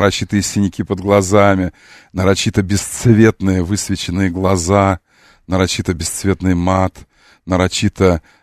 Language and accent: Russian; Kerch, Crimea, Ukraine; born there; Я родился в Керчи. Это Крым, чтобы было понятно.